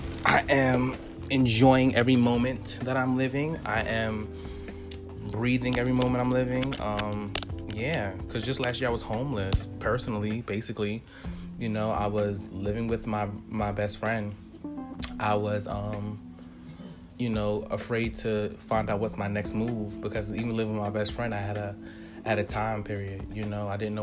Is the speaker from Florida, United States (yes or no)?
no; Harlem, New York, United States; I'm from Harlem. Born and raised.